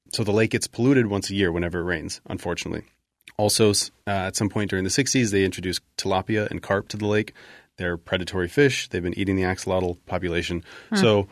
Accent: United States; So I grew up in the United States. Dad's Mexican. Mom's from Canada.

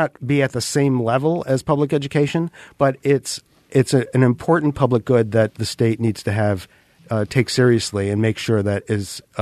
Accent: Vermont, United States; you know, I grew up in Vermont. I've lived here my entire life. I feel that Vermonters actually want things to work.

